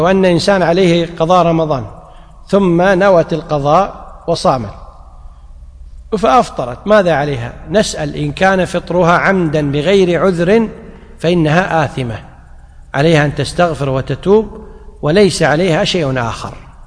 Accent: Kuwait; إحنا عندنا في الكويت الأمر منظم من ولي الأمر

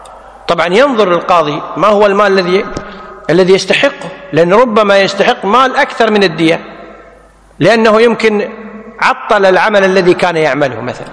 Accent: Kuwait; مثل عندنا في الكويت الآن النيابة هي التي تقوم بالتحقيقات

